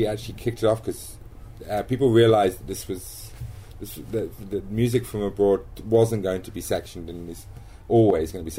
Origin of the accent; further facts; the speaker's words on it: Camden Town, London, United Kingdom; I came from Camden Town, probably the most multicultural area in England, and probably therefore the most multicultural in Europe.